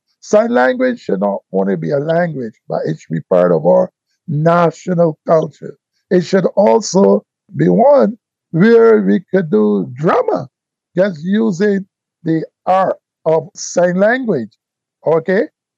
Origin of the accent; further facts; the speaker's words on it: Saint Michael, Barbados; I was raised in the Pine Housing area and Gawdale Housing area. 35 years of my life. I will be 71 this year.